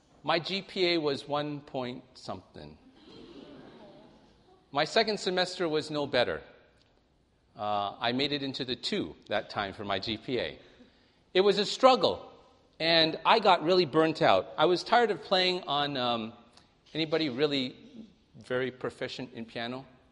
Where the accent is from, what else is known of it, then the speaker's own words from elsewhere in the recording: Toronto, Ontario, Canada; also born or lived in Singapore; I left Singapore before I was two. I grew up in Toronto, Canada, which is why my English is more pure than some people who are a little south of Canada.